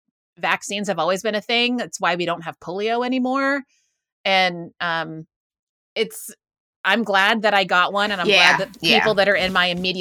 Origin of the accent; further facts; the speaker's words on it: Waco, Texas, United States; I'm from Waco, yeah. Texas. And I have a lot of, you know, friends and acquaintances from back home